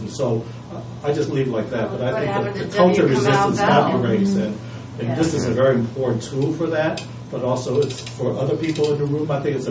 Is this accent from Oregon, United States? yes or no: no; Oakland, California, United States; I'm also from California, from Oakland, and I have two sisters who are Oakland Unified School District teachers.